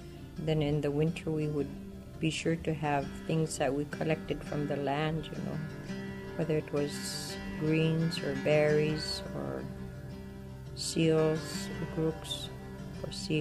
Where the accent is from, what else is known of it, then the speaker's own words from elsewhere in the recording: Espenberg, Alaska, United States; And the last time I came from Espenberg with my parents, with the dog teams and snow machine, was probably in 65 or so, 1965.